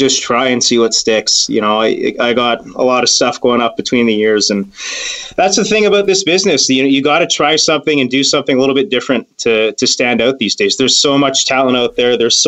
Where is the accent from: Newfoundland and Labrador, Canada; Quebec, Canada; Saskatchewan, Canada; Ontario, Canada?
Quebec, Canada; Montreal; Montreal. Well, the West Island. Did a good chunk of my youth in DDO, and then my mom moved out to St. Lazare. My dad's still out in DDO, and they're both still there.